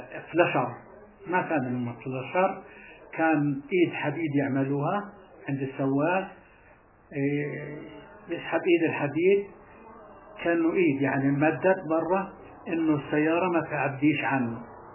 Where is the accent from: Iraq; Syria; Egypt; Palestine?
Palestine; Gaza, Gaza Strip; شركة بامي اللي موجودة عندنا في غزة.